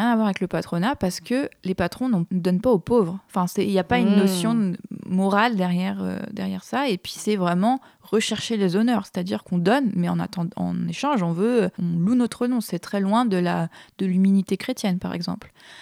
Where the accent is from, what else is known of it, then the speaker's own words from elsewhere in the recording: French Polynesia; moved away as an adult; je viens de Tahiti. Ah. Et j'ai grandi là-bas jusqu'à mes 18 ans.